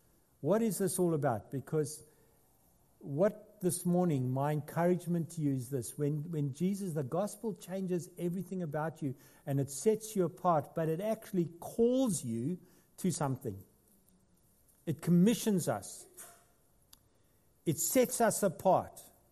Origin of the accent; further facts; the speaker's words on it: South Africa; moved away as an adult; now in Australia; Gail and I moved from South Africa to Australia 20 years ago.